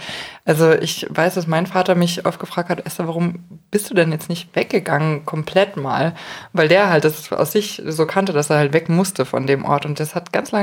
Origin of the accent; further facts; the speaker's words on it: Munich, Bavaria, Germany; als Münchner